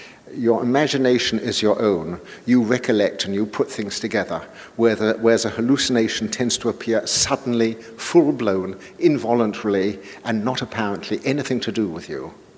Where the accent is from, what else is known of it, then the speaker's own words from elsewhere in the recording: London, United Kingdom; when I grew up in London, libraries were my home and my education.